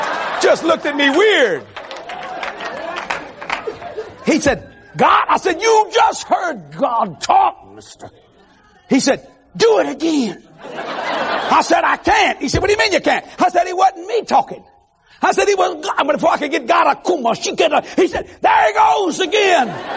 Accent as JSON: {"language": "English", "region": "Louisiana", "country": "United States", "said": "You know, I'm from South Louisiana. Why I talk funny, I'm a Cajun boy."}